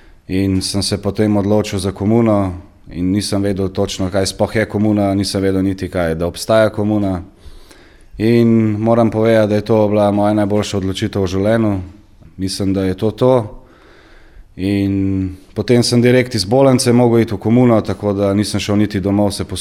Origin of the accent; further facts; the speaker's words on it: Jesenice, Upper Carniola, Slovenia; now in Ljubljana, Slovenia; prihajam iz Gorenjske, iz Jesenic. Zadnja leta sem se pred 20 letih preselil v Ljubljano. Živim v Ljubljani.